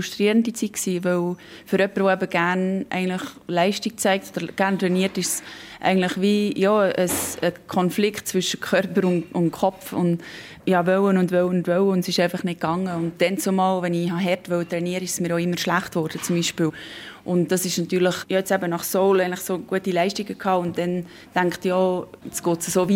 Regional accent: Solothurn, Switzerland; meine Heimat und mein Umfeld eigentlich wirklich in Wielbrunnen, Solothurn-Region oder einfach in der Schweiz ist.

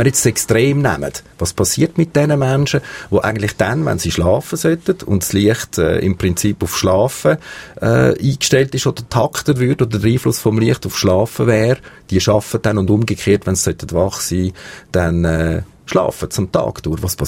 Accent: Switzerland; Bei uns in der Schweiz erlebt man es extrem.

